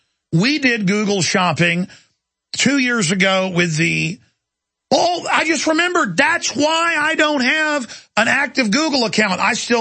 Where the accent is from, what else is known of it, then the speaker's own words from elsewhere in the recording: Austin, Texas, United States; gee, I'm from Austin.